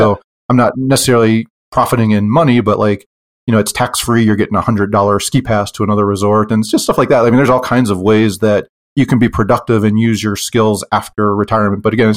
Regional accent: Pennsylvania, United States; now in Utah, United States; So I'm from Pennsylvania and we moved to Utah after I retired.

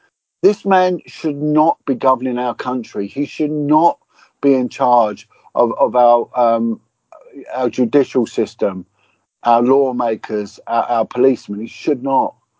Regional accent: United Kingdom

